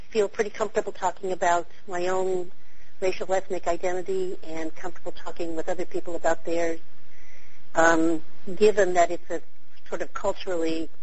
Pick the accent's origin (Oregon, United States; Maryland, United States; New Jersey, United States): Oregon, United States; Oregon City; I'm from Oregon City, Oregon.